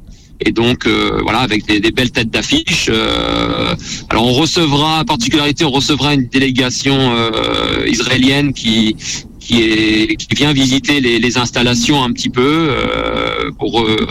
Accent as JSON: {"language": "French", "town": "Saint-Brieuc", "region": "Brittany", "country": "France", "said": "Il va lancer donc chez nous à Saint-Brieuc"}